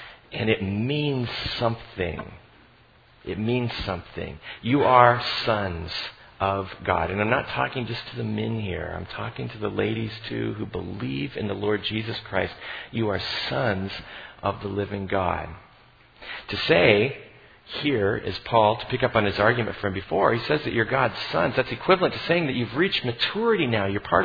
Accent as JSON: {"language": "English", "town": "Vail", "region": "Oregon", "country": "United States", "tie": "born or raised there", "also_born_or_lived": "Myrtle Point", "said": "We grew up in Vail, Oregon, and then in Myrtle Point, Oregon, down the south coast, very small towns."}